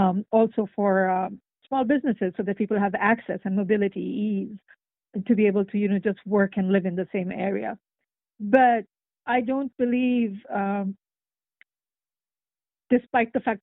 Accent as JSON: {"language": "English", "country": "Pakistan", "said": "I am an immigrant from Pakistan. I'm a single mother. I'm a renter. I have lived in the district for about 10 years."}